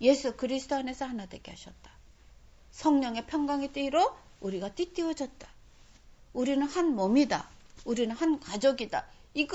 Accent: South Korea; also born or lived in Japan / United States; 내가 한국에서 태어나서 그 자라면서

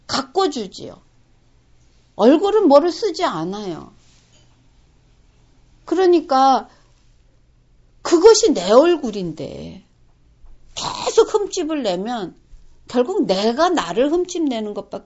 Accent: South Korea; 외국인 속에서 나는 한국 사람이에요. 내 나라는 한국이라고 하는 것이 되면

